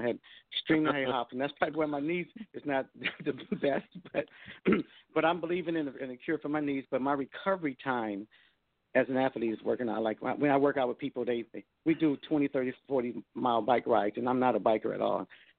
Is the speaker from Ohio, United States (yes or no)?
no; Detroit, Michigan, United States; I'm from Detroit, Michigan. I got a lot of family back there excited about when … come on that way for the tour, and also Dallas.